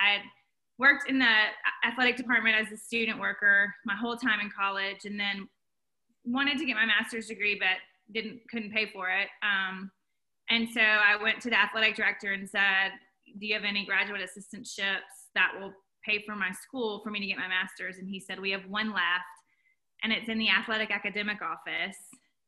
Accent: Clinton, Mississippi, United States; also born or lived in Birmingham, Alabama; So yeah, I grew up in Clinton. I lived in Clinton, Mississippi my whole life. Pretty much lived in Mississippi my whole life.

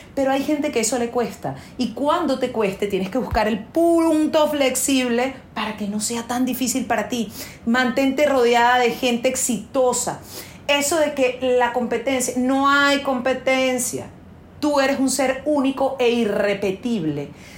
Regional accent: Venezuela; now in United States; yo no soy americana, yo soy venezolana, nacionalizada americana.

